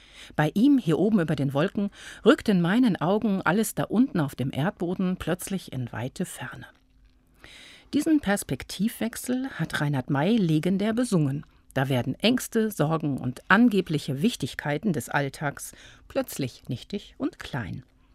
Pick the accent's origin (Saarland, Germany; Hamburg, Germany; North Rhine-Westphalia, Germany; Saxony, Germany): North Rhine-Westphalia, Germany; Detmold; In meiner Heimatstadt Detmold gibt es eine Adlerwarte, und zwar in Berlebeck.